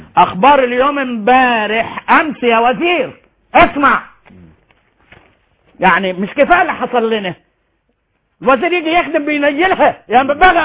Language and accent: Arabic; Egypt; انا كمصري